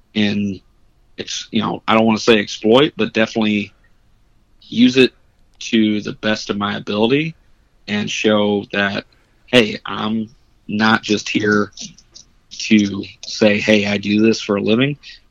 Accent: Wyandotte, Michigan, United States; born there; The following weekend, I'll be heading back home to where I was born in Wyandotte, Michigan

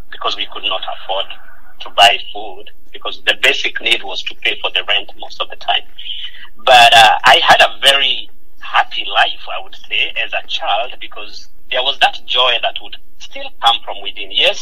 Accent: Kenya; So I was born and raised in Kenya.

